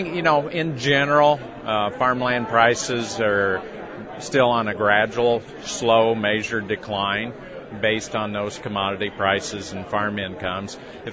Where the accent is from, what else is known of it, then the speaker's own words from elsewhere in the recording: Illinois, United States; I grew up and farmed till just about 15 years ago in western Illinois, corn, soybean, wheat